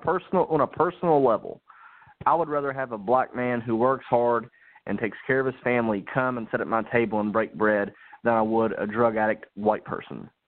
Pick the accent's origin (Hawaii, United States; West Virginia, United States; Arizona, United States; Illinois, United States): West Virginia, United States; now in Florence, United States; I'm from West Virginia, but I live in Florence, South Carolina, predominantly black area.